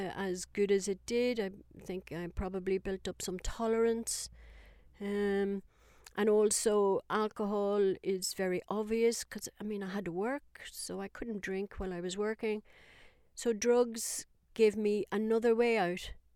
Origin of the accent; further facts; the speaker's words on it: Ireland; moved away as an adult; Well, I moved away from Ireland in my early 20s, I think, you know, 20, 21.